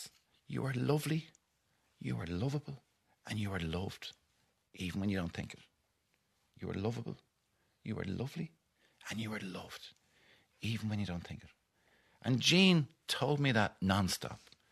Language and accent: English; Dublin, Leinster, Ireland; also born or lived in Cork; Like, I went to Cork and I wasn't there long. Like, and when I moved back, I was from Cork. So we moved back to the north side of Dublin. And I went to Mount Temple, right?